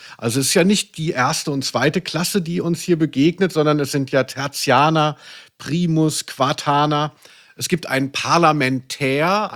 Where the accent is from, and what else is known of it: Cologne, North Rhine-Westphalia, Germany